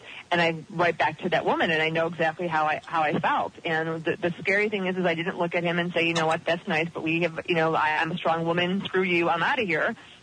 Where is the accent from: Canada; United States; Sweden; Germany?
United States; Midwest; I grew up in the Midwest, didn't know anything about this.